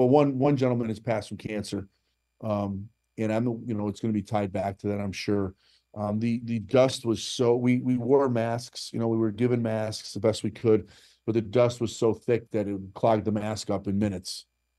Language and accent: English; United States; that is what's made me probably the proudest as an American. That those days, that was the proudest that I could be as an American to give back to my country in that form.